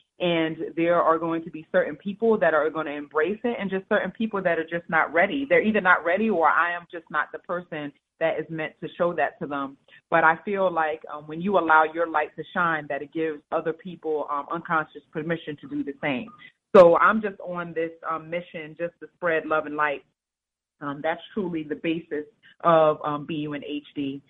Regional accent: New York City, New York, United States; now in Philadelphia, United States; So you may be able to hear my accent. I'm a girl from New York City, and I grew up in New York City, and I moved to Philadelphia quite some time ago.

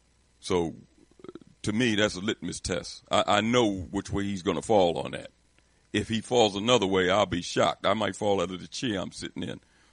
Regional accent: Missouri, United States; now in Philadelphia, United States; We broadcast out of Philadelphia, myself and Brother Richard. And, with me, I'm from Missouri.

